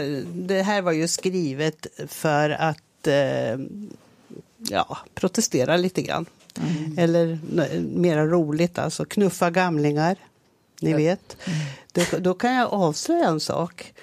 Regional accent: Norrköping, Östergötland, Sweden; Jag kom ju från Norrköping och flyttade till Gävle och kände ju inte en enda människa.

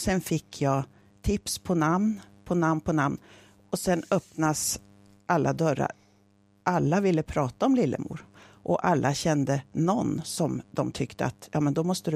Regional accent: Gävle, Gävleborg County, Sweden; trots att jag har vuxit upp i Gävle. Men det var ju på västra sidan av stan, så att säga, bakom regementet på Fredriksdalsvägen först och sen i Fridhem.

